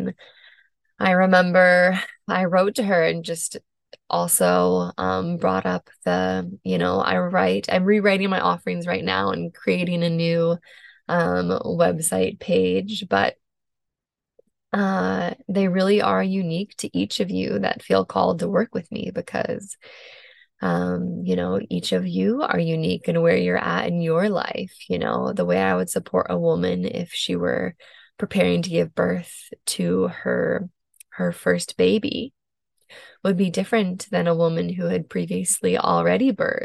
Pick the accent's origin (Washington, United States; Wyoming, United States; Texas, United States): Washington, United States; also born or lived in New Jersey / France / Australia; I grew up in Washington State for the most part. I did live in New Jersey for a few years when I was younger, and I lived abroad in both France and Australia for a little while.